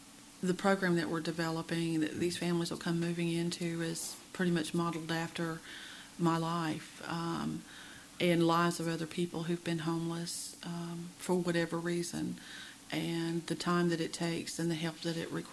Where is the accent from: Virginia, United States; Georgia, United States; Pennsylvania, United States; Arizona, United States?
Georgia, United States; Toccoa; born there; and I was born in Toccoa, Georgia, in 1960.